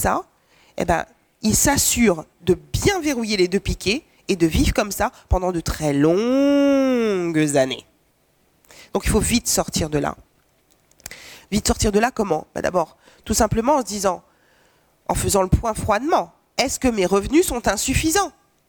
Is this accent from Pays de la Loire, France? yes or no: yes; Pays de la Loire, France; Voilà, moi je viens d'une petite famille du Maine-et-Loire.